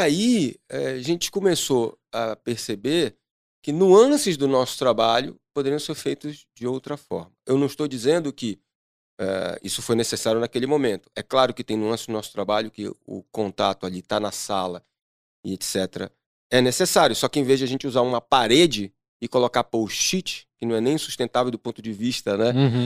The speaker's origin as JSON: {"language": "Portuguese", "town": "Belém", "region": "Pará", "country": "Brazil", "tie": "born or raised there", "also_born_or_lived": "São Paulo / Florianópolis", "said": "eu já morei em São Paulo, é a minha quarta cidade, tá? Então, assim, eu sou natural de Belém do Pará."}